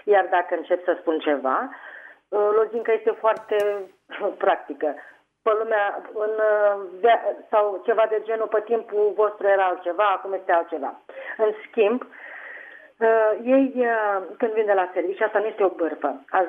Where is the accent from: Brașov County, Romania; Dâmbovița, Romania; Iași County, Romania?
Dâmbovița, Romania; Găiești; sunt din Găiești și sunt o bunicuță.